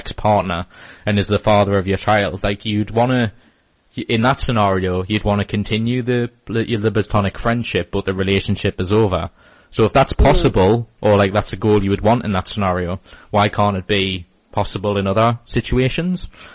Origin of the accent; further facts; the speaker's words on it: Newcastle, North East England, United Kingdom; I'm from Newcastle, which is the northeast of England, and it's kind of obviously a working class part of the country